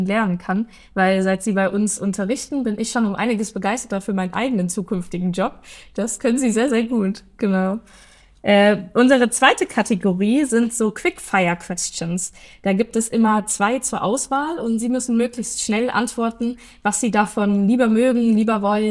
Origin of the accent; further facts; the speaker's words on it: Erfurt, Thuringia, Germany; weil ich komme gar nicht hier aus dem Saarland, sondern ursprünglich aus Erfurt und würde eigentlich auch ganz gern wieder so zurück in den Osten sozusagen.